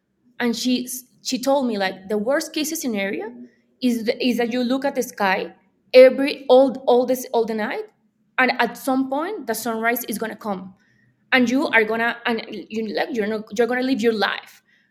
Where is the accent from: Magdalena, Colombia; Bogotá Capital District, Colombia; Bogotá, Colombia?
Magdalena, Colombia; Santa Marta; So I'm from Santa Marta, Colombia. That's a little town in the Caribbean Sea. So I'm super a tropical girl.